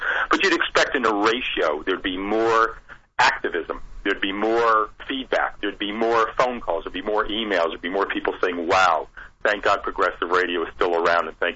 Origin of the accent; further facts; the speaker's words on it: United States; because I live in America, I'm an American, I love the country